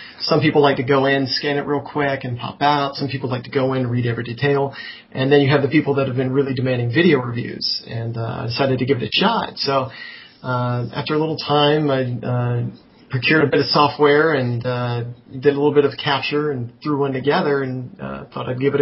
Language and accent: English; Alabama, United States; I'm totally from the South. Okay, this is, yeah, it's free information. I'm actually from Alabama.